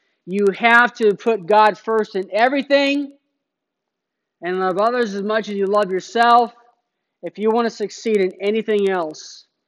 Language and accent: English; Phoenix, Arizona, United States; We have different mountains around Phoenix. I grew up in Phoenix in the mountains.